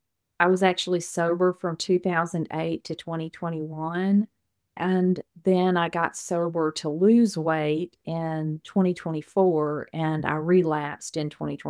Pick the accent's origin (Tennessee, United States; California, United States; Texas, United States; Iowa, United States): Texas, United States; I'm from Texas. I live probably about an hour and 20 minutes from Houston. That's a familiar name, hopefully. I grew up, though, in Deep East Texas, in Angelina County, and it's a lot different there than it is here.